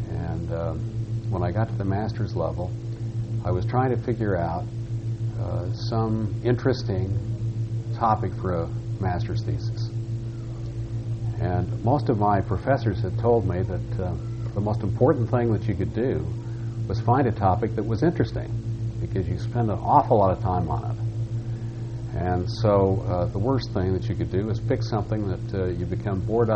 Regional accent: Salt Lake City, Utah, United States; This was the sort of thing that bothered me very early in life as a Mormon growing up in Salt Lake City

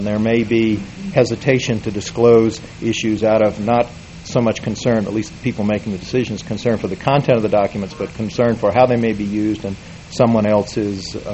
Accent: Deep South, United States; I grew up in the Deep South, and certainly the Civil War is portrayed down there.

